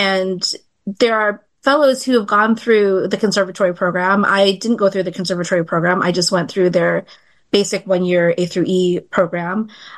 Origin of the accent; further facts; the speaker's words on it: Philippines; I feel like I personally experience the opposite because being Filipino, I get mistaken for being Hispanic or Mexican or some part of Latinidad.